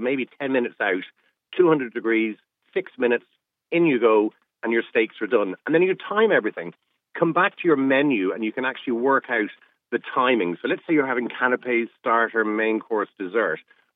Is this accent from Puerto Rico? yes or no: no; Leinster, Ireland; in the sitting room where we grew up in County Offaly